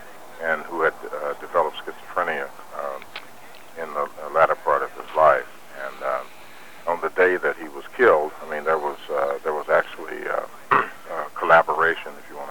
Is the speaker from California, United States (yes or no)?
yes; Seaside, California, United States; especially around here in my hometown of Seaside and actually throughout Monterey County